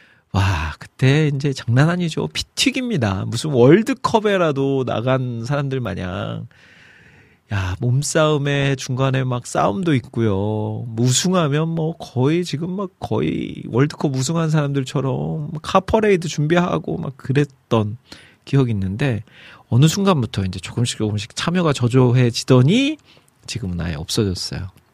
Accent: Iksan, North Jeolla, South Korea; 그 제 고향이 익산인데 익산이 진짜 고구마로 전국에서 제일 유명한 도시거든요.

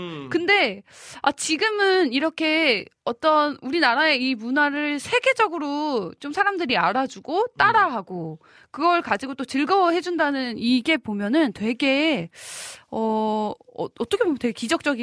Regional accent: Seoul Capital Area, South Korea; 저희는 수도권 사람이네요.

